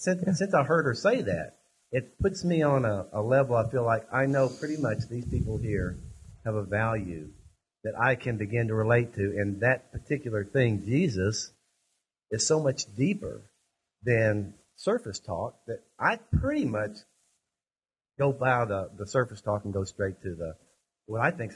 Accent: Memphis, Tennessee, United States; from Memphis, Tennessee.

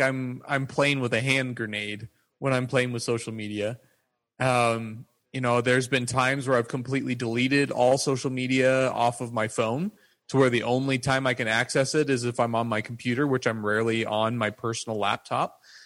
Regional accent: Wyoming, United States; You know, I'm from Wyoming. I love firearms. I love guns.

